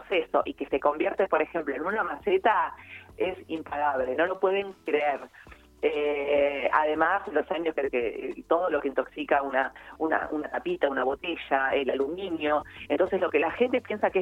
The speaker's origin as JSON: {"language": "Spanish", "town": "San Martín", "region": "Buenos Aires Province", "country": "Argentina", "said": "Hablo así porque yo soy del partido de San Martín."}